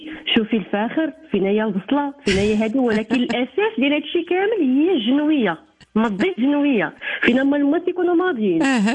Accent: Morocco; الماركة الوحيدة اللي عندنا في المغرب

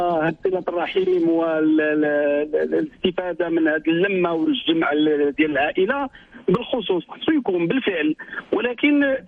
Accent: Meknes, Fès-Meknès, Morocco; الطقوس مثلا كما يقام عندنا في مكناس

